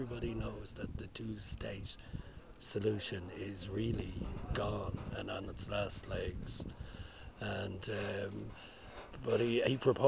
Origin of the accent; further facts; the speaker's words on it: Ireland; which I feel ashamed of as an Irish person.